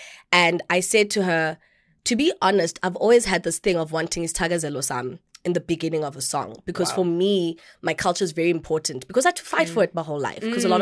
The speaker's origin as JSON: {"language": "English", "town": "Gqeberha", "region": "Eastern Cape", "country": "South Africa", "tie": "born or raised there", "said": "We grew up in Gqeberha"}